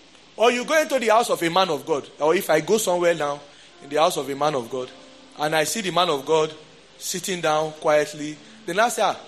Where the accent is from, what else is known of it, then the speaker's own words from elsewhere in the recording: Nigeria; now in United Kingdom; Me, I'm a Nigerian.